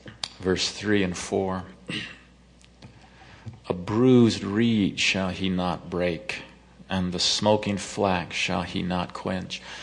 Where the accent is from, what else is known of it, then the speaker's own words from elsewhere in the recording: California, United States; I'm from California, you know. If you walk, you also swim there.